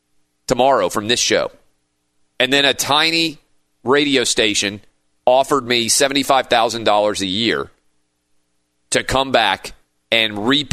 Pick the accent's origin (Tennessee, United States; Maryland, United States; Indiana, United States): Tennessee, United States; Nashville; somebody called me up in my hometown of Nashville and they offered me a local radio show